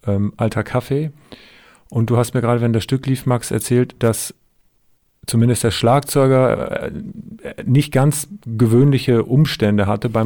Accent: Emden, Lower Saxony, Germany; Ich bin selber aus Emden.

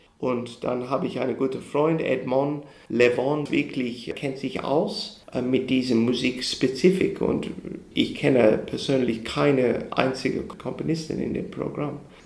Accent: Australia; German is a second language; wenn ich als Australier mit Didgeridoo auftrete

